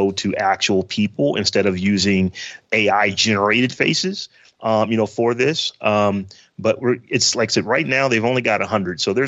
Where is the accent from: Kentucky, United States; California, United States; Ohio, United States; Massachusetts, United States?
Ohio, United States; Warren